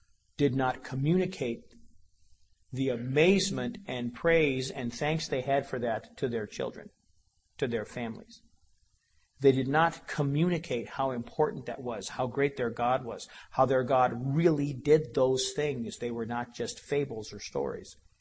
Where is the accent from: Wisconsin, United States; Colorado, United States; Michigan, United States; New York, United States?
Colorado, United States; Denver; I'm from Denver. They have King Tut's items coming through the Denver Museum this week right now.